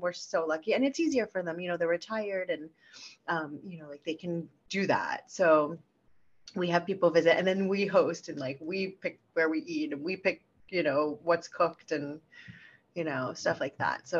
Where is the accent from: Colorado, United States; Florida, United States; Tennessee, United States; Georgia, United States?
Florida, United States; Miami; I grew up in Miami